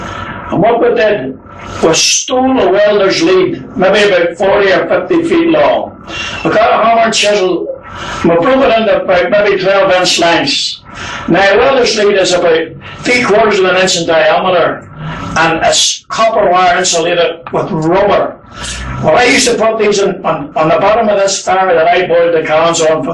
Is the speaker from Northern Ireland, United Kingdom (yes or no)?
yes; Northern Ireland, United Kingdom; born there; I was born in Fraser Street off the Newnards Road on the 13th of January 1920.